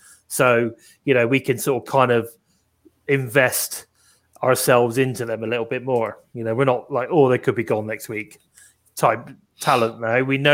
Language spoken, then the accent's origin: English; United Kingdom; As a British person.